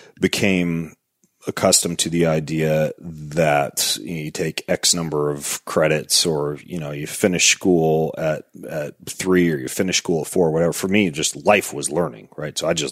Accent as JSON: {"language": "English", "region": "Idaho", "country": "United States", "tie": "born there", "said": "My background is that I was born in North Idaho."}